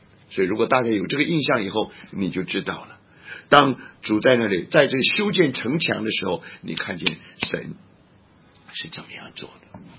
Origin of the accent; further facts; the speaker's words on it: Taiwan; 因为我在台湾长大，在台湾长大早期的时候